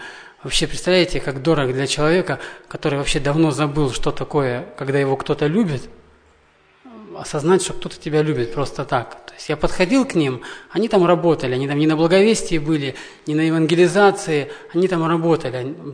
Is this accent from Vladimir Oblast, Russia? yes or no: no; Berdsk, Novosibirsk Oblast, Russia; я сам из Бердска, это Новосибирская область.